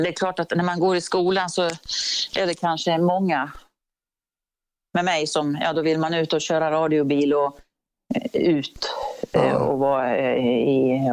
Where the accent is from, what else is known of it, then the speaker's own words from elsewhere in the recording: Örebro, Örebro County, Sweden; Ja, det var så att jag är ju från Örebro och den trakten.